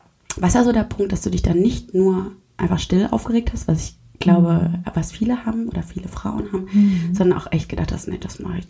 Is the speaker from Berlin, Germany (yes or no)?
no; Freiburg, Baden-Württemberg, Germany; ich komme aus Freiburg und das, ich wurde aber hochdeutsch erzogen, aber es gibt natürlich, also ich glaube, ich habe so einen gewissen Singsang und es gibt auch so ein paar Wörter, die kriege ich nicht weg.